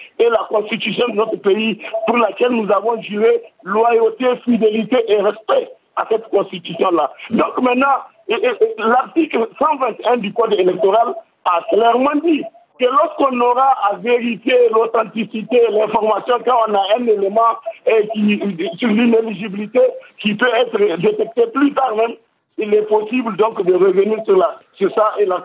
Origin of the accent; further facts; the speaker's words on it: Niger; je suis un Nigérien acteur de la société civile